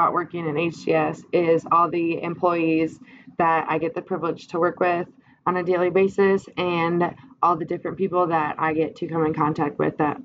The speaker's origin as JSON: {"language": "English", "region": "Minnesota", "country": "United States", "tie": "born or raised there", "lives_now": "Fort Collins, United States", "said": "I grew up in Minnesota, and I've lived in Fort Collins for 3.5 years."}